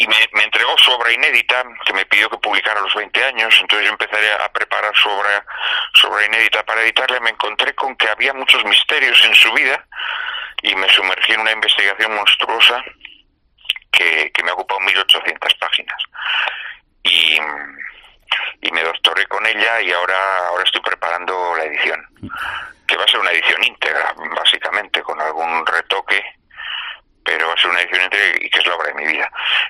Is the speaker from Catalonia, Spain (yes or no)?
no; Zamora, Castile and León, Spain; also born or lived in Barakaldo; mi padre encontró trabajo en Zamora y volvieron a Zamora, de donde ambos son. Y claro, pues yo soy zamorano, ¿no? Aunque nacido en Baracaldo, me nacieron en Baracaldo, digámoslo así, ¿no? Pero bueno, toda mi infancia, toda mi juventud la he pasado en Castilla, en Zamora fundamentalmente.